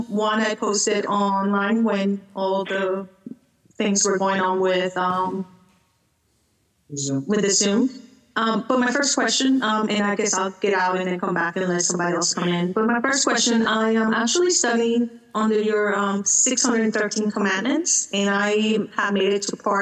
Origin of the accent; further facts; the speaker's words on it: San Diego, California, United States; We're from California, San Diego, California.